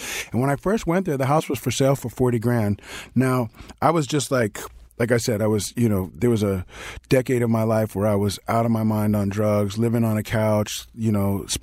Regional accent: New York, United States; now in Los Angeles, United States; being a New Yorker who lived in L.A. most of his life

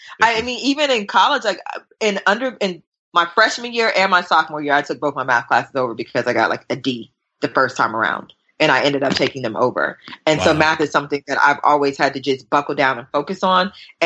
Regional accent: the South, United States; so I'm from the South. I hear everything. It's like music.

